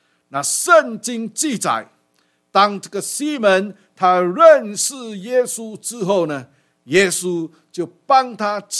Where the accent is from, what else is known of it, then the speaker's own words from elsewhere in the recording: China; 好像我们中国人啊，有姓、有名、有字、有号，还很多。